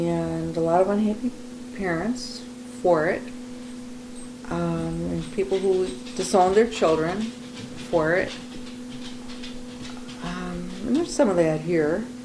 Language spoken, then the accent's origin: English; Madison, United States; I mean, I grew up in Madison, and there were two Jewish kids in my high school.